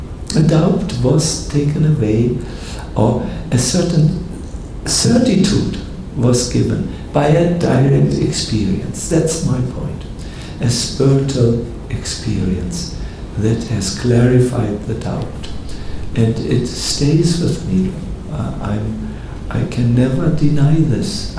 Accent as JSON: {"language": "English", "region": "North Germany", "country": "Germany", "said": "You know, I come from North Germany, and we've talked very directly"}